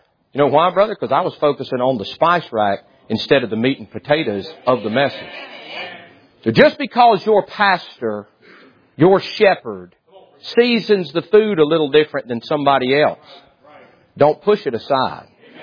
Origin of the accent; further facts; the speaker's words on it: Deep South, United States; Now, I was raised in the Deep South. We know about spice racks in the Deep South.